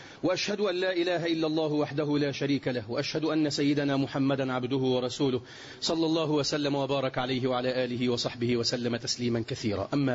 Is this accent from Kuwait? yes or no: no; Egypt; وده مش لأن احنا مصريين